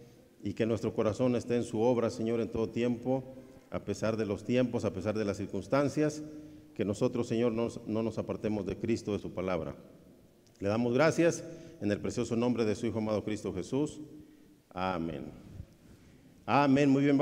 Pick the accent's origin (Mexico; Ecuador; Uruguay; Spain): Mexico; Cuajinicuilapa, Guerrero; Venimos de Cuajinicuilapa, Guerrero. Reciban salud de la iglesia allá cristiana bautista de Cuaji.